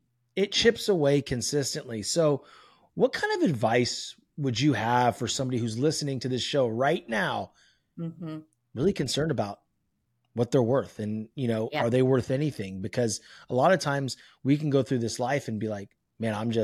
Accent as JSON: {"language": "English", "town": "Concord", "region": "California", "country": "United States", "said": "I'm from Concord."}